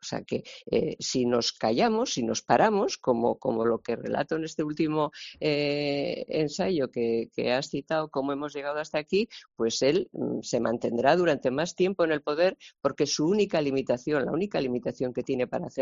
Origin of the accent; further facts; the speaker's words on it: Spain; somos los españoles los que estamos movilizados para frenar un ataque a la democracia